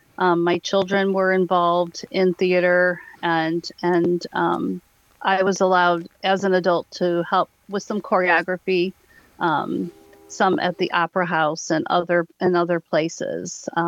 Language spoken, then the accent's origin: English; Schererville, Indiana, United States; And I grew up in Schererville, and I always loved art